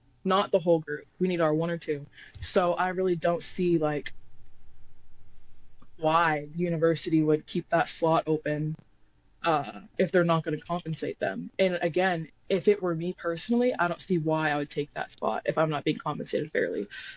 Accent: Arizona, United States; And I'm from Arizona. I'm a West Coaster for life.

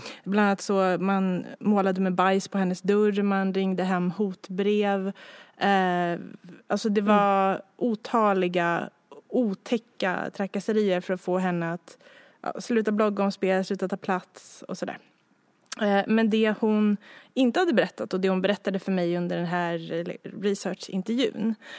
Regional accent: Haninge, Stockholm County, Sweden; Jag är uppvuxen i Haninge då, som jag sa tidigare.

